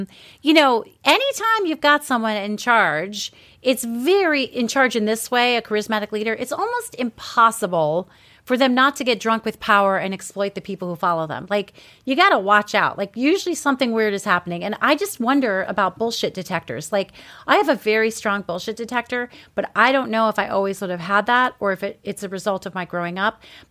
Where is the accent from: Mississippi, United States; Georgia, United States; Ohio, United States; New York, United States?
New York, United States; also born or lived in Los Angeles; Like, I grew up in New York. I lived in L.A. for, you know, 5.5 years. I've lived in these cities that people want to go to, and Seattle happens to be one of them, or it was.